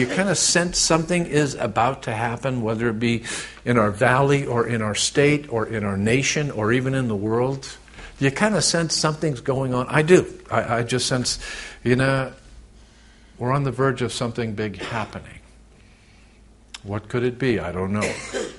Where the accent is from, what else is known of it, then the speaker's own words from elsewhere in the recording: United States; one of the most sick things I've ever seen in my life as an American, as one that served in our military, this nation that I love